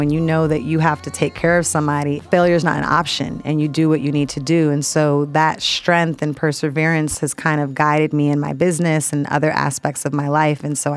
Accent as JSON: {"language": "English", "town": "Oakland", "region": "California", "country": "United States", "said": "or they think I'm from another country. I'm like, I'm from East Oakland. This is where I'm from."}